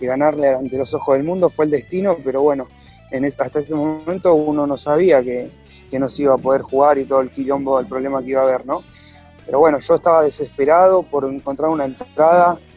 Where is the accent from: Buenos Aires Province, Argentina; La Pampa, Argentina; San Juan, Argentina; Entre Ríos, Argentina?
Buenos Aires Province, Argentina; Ciudadela; Yo soy de la localidad de Ciudadela. En realidad yo me crié en Fuerte Apache, sigo viviendo en Fuerte Apache, pero tengo mi casita en San Miguel también